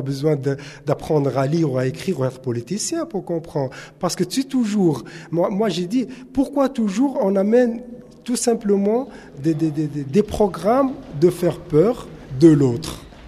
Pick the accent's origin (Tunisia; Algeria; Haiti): Tunisia; now in Switzerland; je suis tunisien d'origine, je suis suisse, double nationalité. Je suis immigré depuis 31 années que je suis en Suisse.